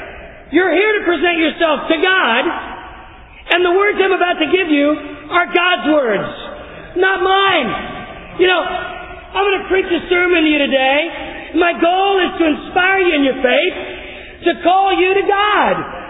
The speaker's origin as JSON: {"language": "English", "region": "Texas", "country": "United States", "tie": "born or raised there", "said": "You know, I grew up in East Texas, in the Bible Belt. I grew up going to church."}